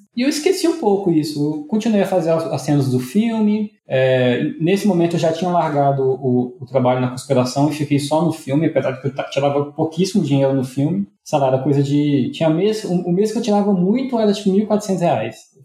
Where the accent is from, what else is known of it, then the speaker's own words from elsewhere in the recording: Belo Horizonte, Minas Gerais, Brazil; eu sou de Belo Horizonte.